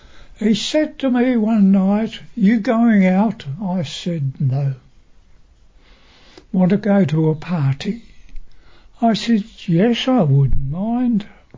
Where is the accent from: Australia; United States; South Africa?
Australia; Broken Hill, New South Wales; He said, "Where do you come from?" And I said, "Broken Hill."